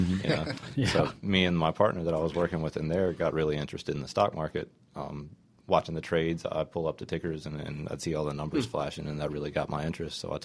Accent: Raleigh, North Carolina, United States; As you said, I am from Raleigh.

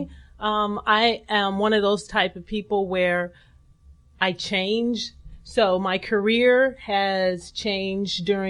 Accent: California, United States; My dad retired from the Navy, so I was a Navy brat. So mm-hmm. we traveled around the country, California mostly, and then

